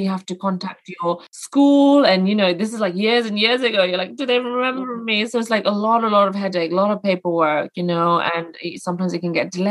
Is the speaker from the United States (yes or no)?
no; United Kingdom; Even though I'm British, I had to do that as well.